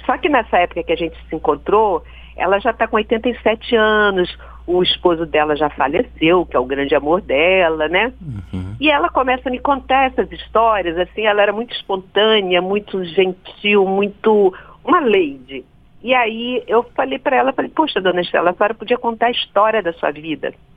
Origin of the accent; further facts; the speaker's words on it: Rio de Janeiro, Brazil; also born or lived in Corumbá; E quando eu tinha 2 anos, a gente foi morar no Rio de Janeiro. Eu nasci em Corumbá, fui morar no Rio de Janeiro.